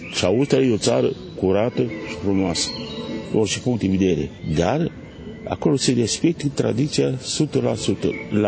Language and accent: Romanian; Chetriș, Bacău County, Romania; Noi suntem din Chetriș, de acolo ne tragem. Acolo satul a fost numai de muzicieni. Părinții mei și bunicii mei muzicieni.